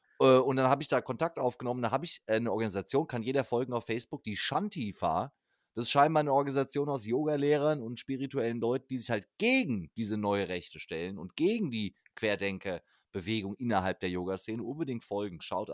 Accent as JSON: {"language": "German", "town": "Frankfurt", "region": "Hesse", "country": "Germany", "said": "Und da ist natürlich als Frankfurter ganz klar"}